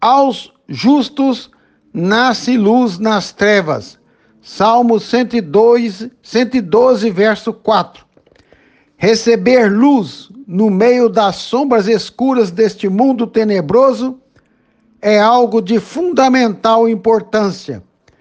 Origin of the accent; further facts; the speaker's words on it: Divino, Minas Gerais, Brazil; eu sou da cidade de Divino, Minas Gerais, quase na divisa tríplice entre o sudeste de Minas, sul do Espírito Santo e norte do estado do Rio.